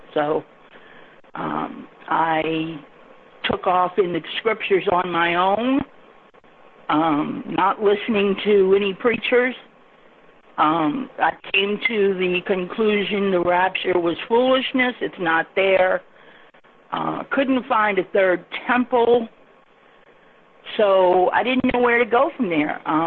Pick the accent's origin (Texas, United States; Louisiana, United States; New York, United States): Louisiana, United States; Louisiana.